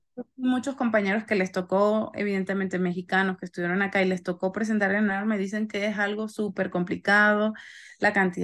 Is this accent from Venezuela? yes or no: yes; Caracas, Capital District, Venezuela; yo siento que he cambiado mi manera de hablar, porque en Venezuela como que hablas más rápido, hablas la S como que la cambias por J al final, y como mi esposo es mexicano